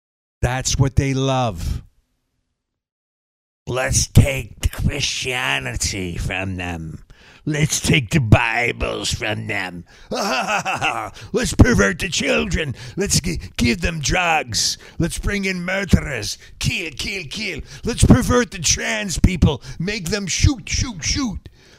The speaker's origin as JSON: {"language": "English", "region": "Virginia", "country": "United States", "said": "I'm from Virginia, a D.C. area."}